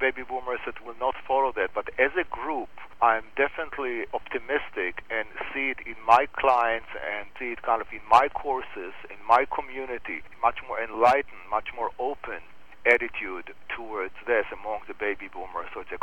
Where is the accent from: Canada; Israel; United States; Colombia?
Israel; Living in the Middle East, growing up in Israel